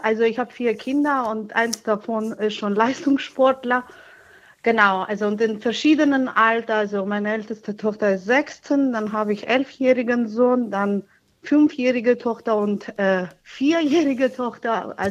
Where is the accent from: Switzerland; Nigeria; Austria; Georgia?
Georgia; now in Germany; Ich komme aus Georgien ursprünglich.